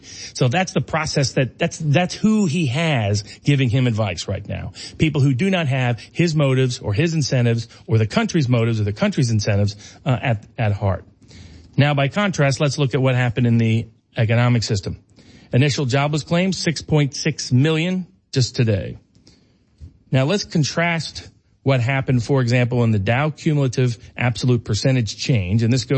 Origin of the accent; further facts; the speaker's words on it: Chattanooga, Tennessee, United States; My hometown of Chattanooga, Tennessee